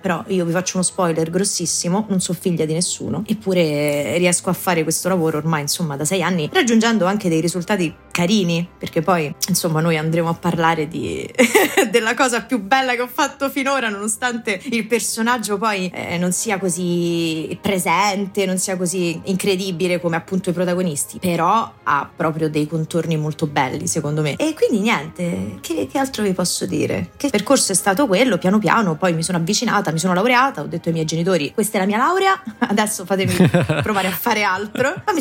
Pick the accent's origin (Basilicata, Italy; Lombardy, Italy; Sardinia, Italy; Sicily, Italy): Basilicata, Italy; Policoro; moved away as an adult; now in Rome, Italy; Io sono lucana, vengo dalla Basilicata, sono nata e cresciuta in Basilicata, a Policoro, e a 19 anni, come insomma la maggior parte degli studenti di paese barra cittadina, ho fatto la mia transumanza e sono arrivata a Roma